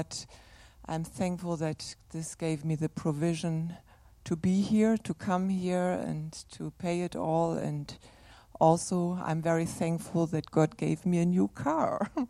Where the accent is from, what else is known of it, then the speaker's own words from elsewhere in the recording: Germany; English is a second language; So, I'm not regularly here. I'm from Germany